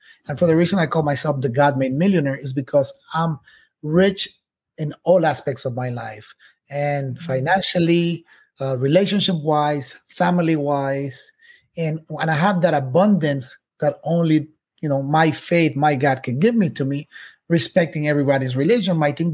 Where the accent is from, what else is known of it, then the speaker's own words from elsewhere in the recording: Quito, Pichincha, Ecuador; I was born in Quito, Ecuador, raised by a single mother.